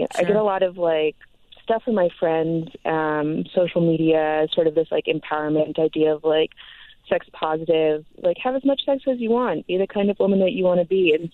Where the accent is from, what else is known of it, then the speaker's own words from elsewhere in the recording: Florida, United States; my sex ed education growing up in South Florida was like a video that showed a bunch of like slides of people with STDs.